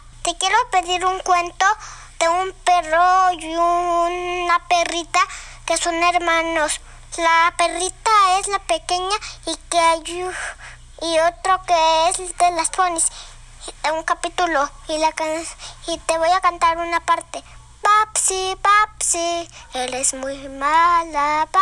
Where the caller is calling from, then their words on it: Morelia, Michoacán, Mexico; Hola tía Bota … de Morelia. Tengo 5 años